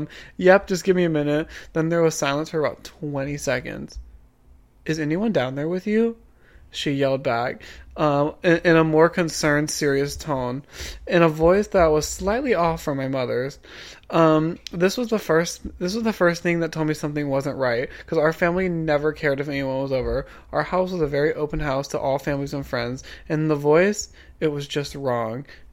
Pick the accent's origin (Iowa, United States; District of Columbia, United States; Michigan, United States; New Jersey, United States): Iowa, United States; I am from Iowa, where the winters here get cold at night.